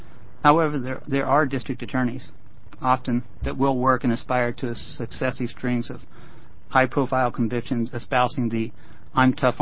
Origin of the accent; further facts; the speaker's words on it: Kansas, United States; also born or lived in Oregon; And by the way, I was born in Oregon. I'm a Webfoot. I grew up in Kansas, so I'm a Jayhawk.